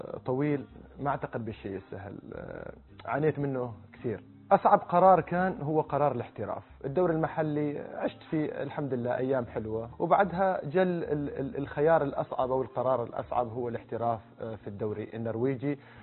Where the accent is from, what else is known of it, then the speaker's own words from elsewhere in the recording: Oman; moved away; أنا من يوم طلعت من عمان لين يومك هذا، لين جلستنا هذه، كل يوم أكلم الوالدة.